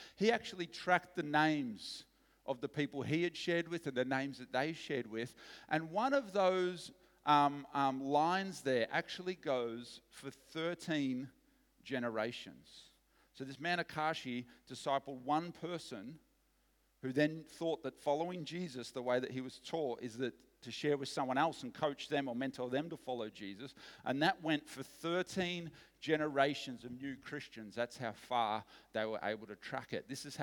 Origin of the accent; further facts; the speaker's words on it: Frankston, Victoria, Australia; I grew up in Frankston, just around here.